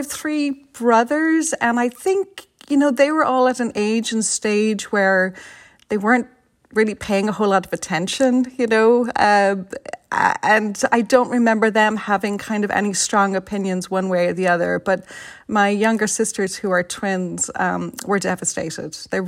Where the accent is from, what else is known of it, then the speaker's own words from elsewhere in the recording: Phibsborough, Leinster, Ireland; But no, I'm from Phibsborough, not a stone's throw from Cabra. And I followed my childhood friend here.